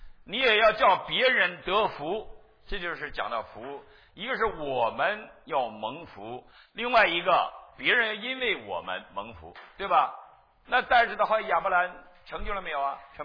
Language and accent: Chinese; China; now in United States; 我们是从中国来到美国的。